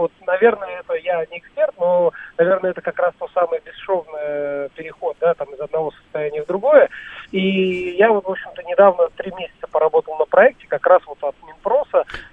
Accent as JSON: {"language": "Russian", "country": "Tajikistan", "tie": "born or raised there", "said": "Я вырос в Республике Таджикистан, родился в СССР"}